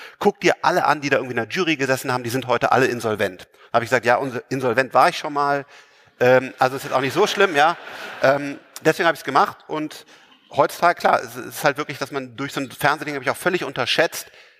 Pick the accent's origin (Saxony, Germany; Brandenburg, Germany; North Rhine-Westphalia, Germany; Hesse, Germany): North Rhine-Westphalia, Germany; Bonn; Ich komme aus Bonn, Rheinland, Köln um die Ecke